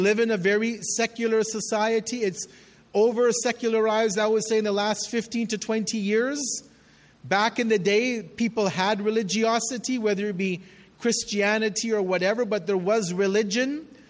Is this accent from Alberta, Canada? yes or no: yes; Edmonton, Alberta, Canada; And I probably said the same thing growing up in Edmonton when I was dragged to the majlis every year